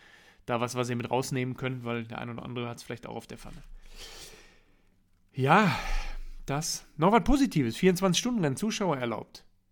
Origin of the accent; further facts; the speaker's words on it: North Rhine-Westphalia, Germany; ich komme aus dem Ruhrgebiet